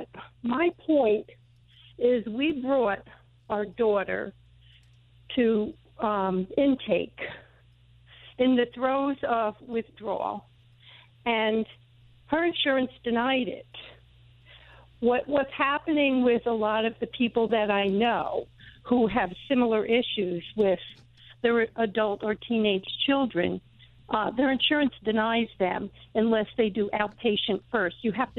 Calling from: East Fishkill, New York, United States; East Fishkill.

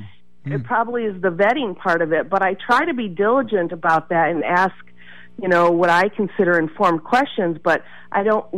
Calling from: Danville, United States; I'm calling from Danville.

